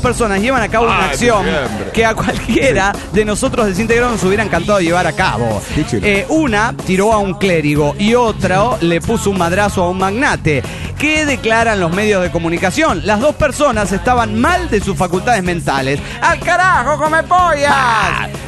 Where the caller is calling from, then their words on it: Monterrey, Nuevo León, Mexico; Hola, amigos … de Monterrey, Nuevo León, México.